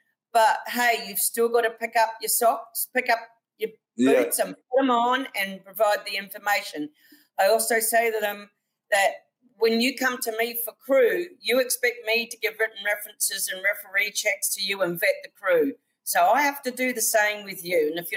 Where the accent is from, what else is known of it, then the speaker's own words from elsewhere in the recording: New Zealand; now in Australia; I'm a bit of a trader because I'm originally from New Zealand.